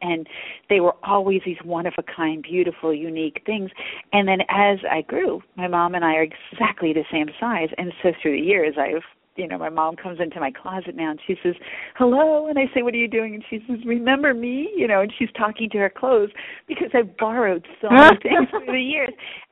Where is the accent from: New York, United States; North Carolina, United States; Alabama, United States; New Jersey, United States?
New Jersey, United States; Atlantic City; And there was a shop where I grew up in Atlantic City, New Jersey, that had a lot of one-of-a-kind dresses